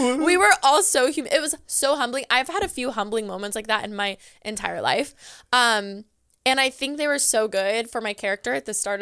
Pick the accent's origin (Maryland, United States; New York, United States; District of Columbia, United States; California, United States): California, United States; We grew up in Southern California.